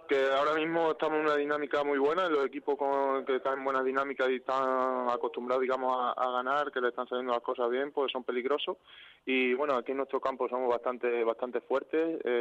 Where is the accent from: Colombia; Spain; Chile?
Spain; Montijo, Extremadura; De Montijo.